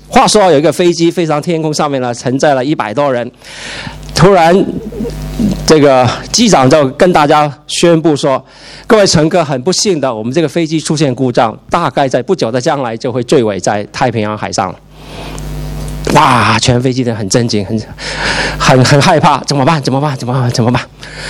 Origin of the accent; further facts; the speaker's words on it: Hong Kong; also born or lived in Taiwan; 我小时候，不是小时候，我读大学在台湾，其实小时候在香港也有